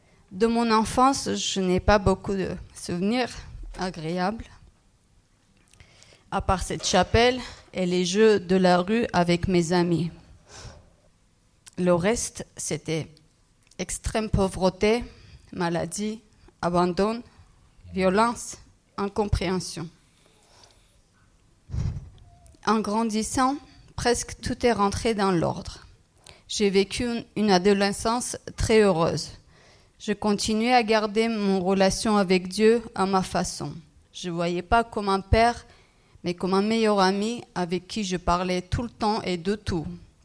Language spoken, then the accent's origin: French; Armenia; French is a second language; moved away as an adult; now in France; je suis arménienne, je viens d'Arménie. Je suis en France depuis 12 ans. J'ai 40 ans, j'ai une fille de 9 ans et je suis célibataire. Je suis née en Arménie dans une famille chrétienne, mais peu croyante.